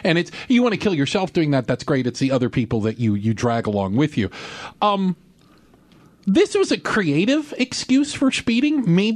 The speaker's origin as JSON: {"language": "English", "town": "Tucson", "region": "Arizona", "country": "United States", "tie": "born or raised there", "said": "When I grew up in southern Arizona, so I grew up in Tucson."}